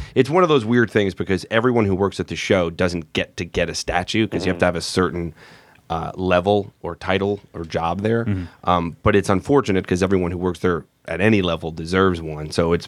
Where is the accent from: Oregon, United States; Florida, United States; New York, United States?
New York, United States; I got a job at The Daily Show because I'm from New York, figuring, oh, cool, I'll get to do this